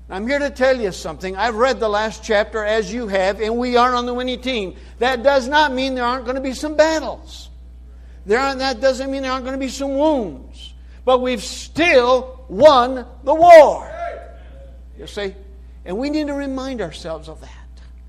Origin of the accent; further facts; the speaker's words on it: Brazil; I grew up in Brazil as a missionary's kid